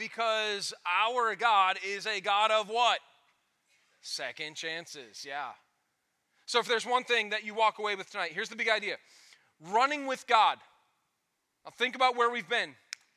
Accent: Boston, Massachusetts, United States; I grew up in Boston.

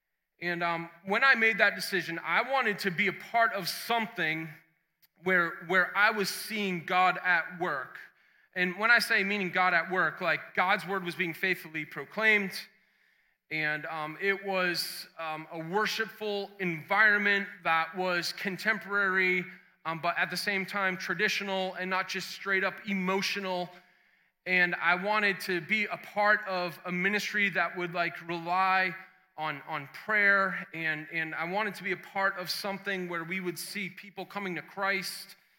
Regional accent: Boston, Massachusetts, United States; I am a New Englander. Okay, I'm from Boston

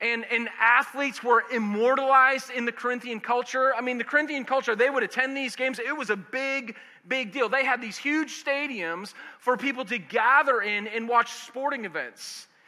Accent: Boston, Massachusetts, United States; I grew up living in Boston. I grew up going to Red Sox games.

